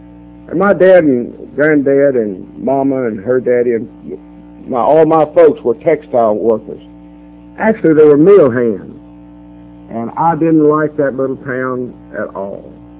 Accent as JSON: {"language": "English", "region": "North Carolina", "country": "United States", "tie": "born or raised there", "said": "I was born up in North Carolina, in a little mill town, textile village they call it today, but it was a mill town when I grew up in 1930, in the 30s and 40s."}